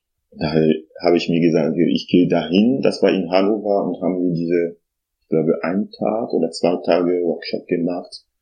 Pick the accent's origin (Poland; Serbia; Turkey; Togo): Togo; moved away as an adult; now in Germany; Ich komme aus Togo, wo ich Naturwissenschaft studiert habe und als Lehrer gearbeitet habe bis 2014. Dann bin ich nach Deutschland wegen Studien gekommen, habe an der Uni Oldenburg Umweltwissenschaft studiert.